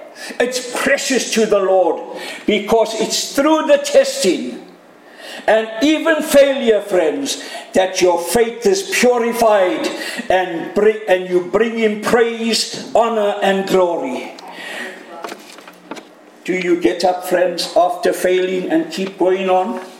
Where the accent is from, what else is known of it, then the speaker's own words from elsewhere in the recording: Canada; Just kidding, I'm a Canadian too.